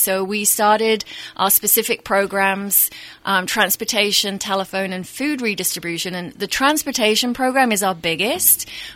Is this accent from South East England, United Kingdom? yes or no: no; London, United Kingdom; also born or lived in Los Angeles, United States; now in Napa, United States; I'm from London in England, but I did live in LA previously to coming up to Napa, so I have been in the US for a little bit.